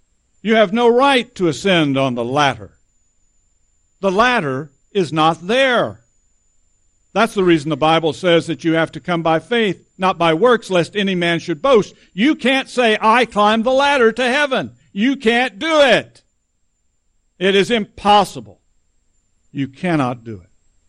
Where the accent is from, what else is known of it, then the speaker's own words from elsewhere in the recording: Texas, United States; I know as a Texan, it's hard for me to believe that I'm not more right than anybody else.